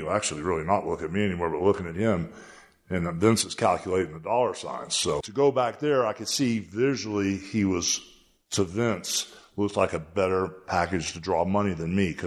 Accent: Clearwater, Florida, United States; I'm not from Venice Beach. I'm from Clearwater.

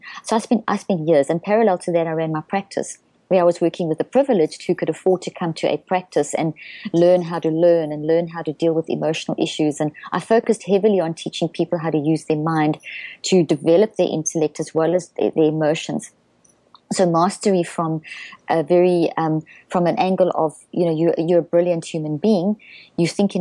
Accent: South Africa; accent: South African; So I come out of South Africa, which you've probably guessed from my accent.

